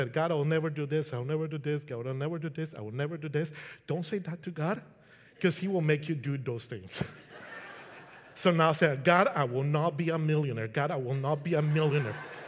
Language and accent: English; Colombia; I'm from Colombia, by the way.